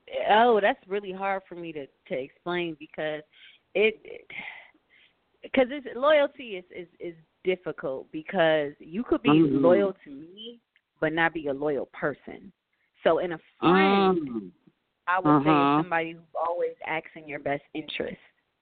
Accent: Detroit, Michigan, United States; also born or lived in Lansing, Michigan; I am from Detroit, Michigan, also Lansing, Michigan.

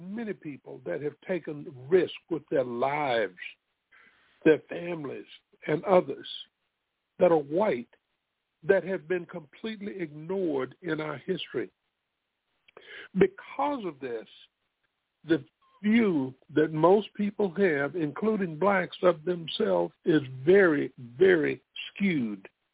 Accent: Spartanburg, South Carolina, United States; My hometown is Spartanburg, South Carolina.

